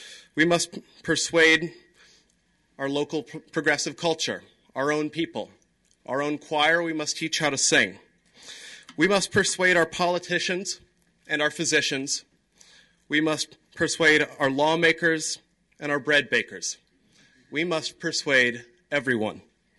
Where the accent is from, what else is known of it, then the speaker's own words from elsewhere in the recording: Seattle, Washington, United States; And we don't say that simply because we're from Seattle, but because we've been lucky and privileged to be part of something that is very special.